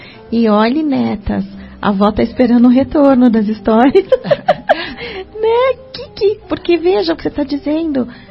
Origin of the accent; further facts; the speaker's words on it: São Paulo, Brazil; moved away; Eu também, quando eu falo tempo, você percebe, eu sou paulistana.